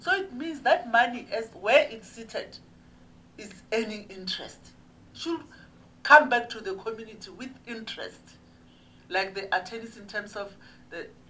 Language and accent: English; Limpopo, South Africa; I'm coming from Limpopo, like him.